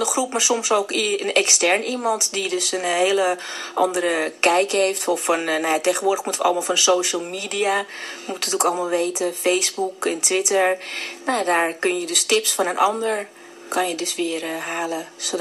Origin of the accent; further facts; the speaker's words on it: Amsterdam, North Holland, Netherlands; born there; now in Landsmeer, Netherlands; Geboren in Amsterdam, maar al sinds een jaar of 9 wonen we hier in het mooie Landsmeer.